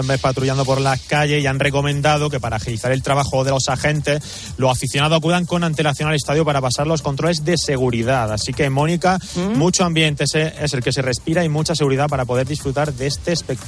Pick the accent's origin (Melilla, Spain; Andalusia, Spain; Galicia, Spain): Andalusia, Spain; Granada; Yo soy de Granada